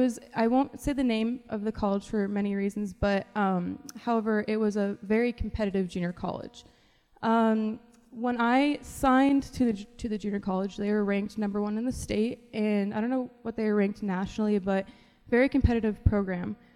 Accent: Oregon, United States; now in York, United States; I am a junior transfer here at York University. I am from Oregon, obviously, so that's like a long ways from York, Nebraska.

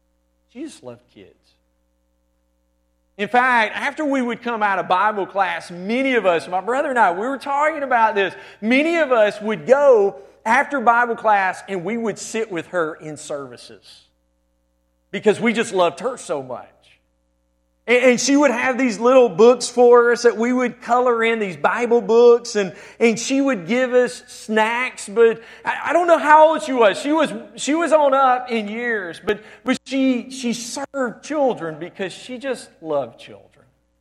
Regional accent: Hamilton, Alabama, United States; But I remember when I was just a young boy growing up in Hamilton, Alabama

